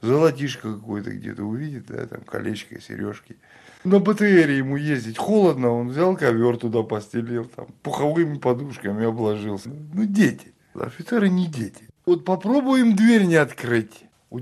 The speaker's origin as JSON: {"language": "Russian", "region": "Chechnya", "country": "Russia", "said": "вот когда я первый день сказал, что я чеченец"}